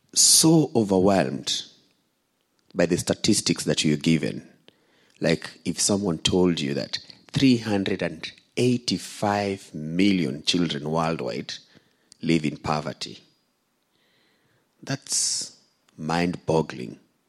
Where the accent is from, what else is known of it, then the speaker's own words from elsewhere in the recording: Kibera, Nairobi, Kenya; born there; So 38 years ago, I was born in Kibera